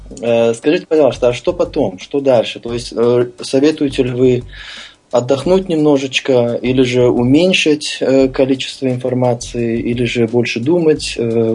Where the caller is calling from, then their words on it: Germany; я звоню вам из Германии